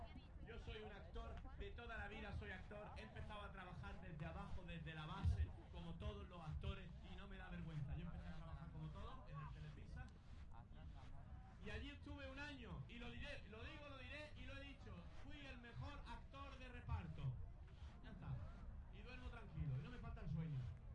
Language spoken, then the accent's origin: Spanish; Málaga, Andalusia, Spain; Si la primera parte la empecé diciendo que soy andaluz, la segunda parte quiero empezar diciendo, concretando un poco más, que soy malagueño.